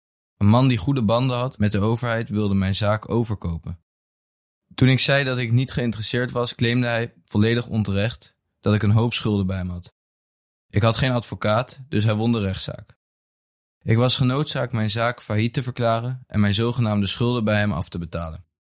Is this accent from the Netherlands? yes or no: no; Bulgaria; Dutch is a second language; Ik ben opgegroeid in Bulgarije, waar ik een hele normale, rustige jeugd had.